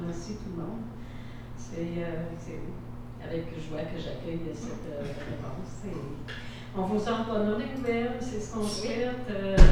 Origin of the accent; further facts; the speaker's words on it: Saint-Christophe, Quebec, Canada; Je suis originaire de Saint-Christophe, de Clifton.